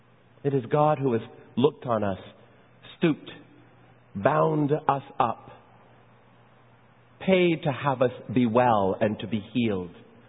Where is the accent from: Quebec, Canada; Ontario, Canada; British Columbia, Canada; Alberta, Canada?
Quebec, Canada; Côte Saint-Luc; also born or lived in Barbados; I remember when we moved to Canada from Barbados. We lived in a kind of a housing project, and many of you know, I've shared this before, went to a school because of the way in which the community of Côte Saint-Luc was